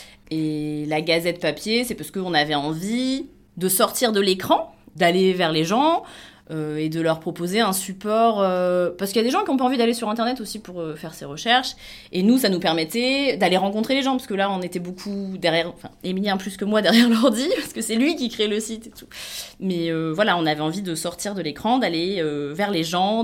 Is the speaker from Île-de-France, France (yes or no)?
no; Auvergne-Rhône-Alpes, France; Et comme on est du Sud-Ardèche, pour l'instant, c'est en Sud-Ardèche.